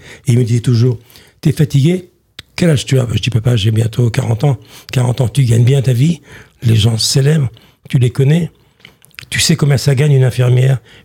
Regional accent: Vire, Normandy, France; Là, c'était Vire, la petite sous-préfecture du Calvados, là où j'ai grandi.

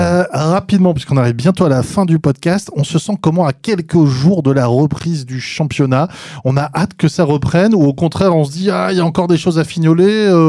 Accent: France; accent: French; Alors que je vais prononcer avec mon accent français

